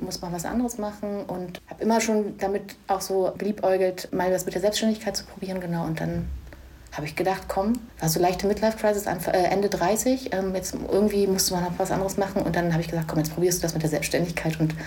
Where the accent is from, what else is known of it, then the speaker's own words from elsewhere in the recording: Berlin, Germany; also born or lived in Northern Germany; now in Düsseldorf, Germany; geboren bin ich im Osten Deutschlands, aufgewachsen in Ost-Berlin, Dann mit meiner Familie damals noch vor der Wende rüber gemacht in den Norden Deutschlands und von dort aus zum Studieren wieder zurück nach Berlin und dann nach Düsseldorf gekommen zum Arbeiten